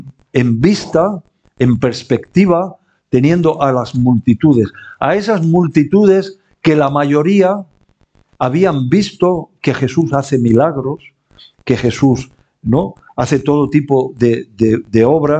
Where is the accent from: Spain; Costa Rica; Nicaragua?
Spain; Elche, Valencian Community; decidimos venirnos rápidamente aquí a Elche, que es de donde yo soy